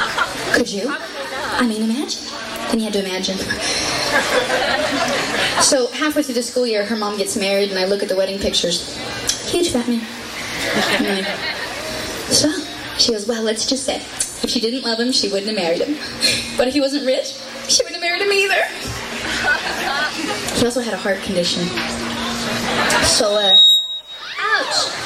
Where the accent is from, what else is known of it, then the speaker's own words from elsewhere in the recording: Alaska, United States; they don't make them like that in Alaska. I'm from Alaska.